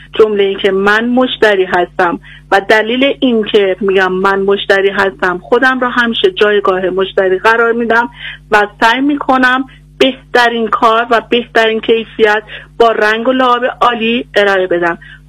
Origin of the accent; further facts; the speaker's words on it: Isfahan, Iran; اهل اصفهان هستم.